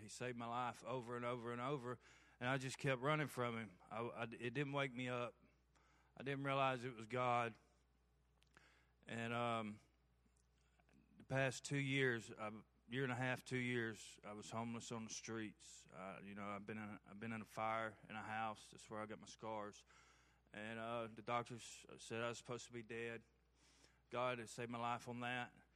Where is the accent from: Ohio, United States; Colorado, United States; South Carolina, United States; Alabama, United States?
Alabama, United States; Harpersville; I'm 35 years old. I'm from Shelby County, Harpersville, Vinson area. I grew up in a good family with my grandparents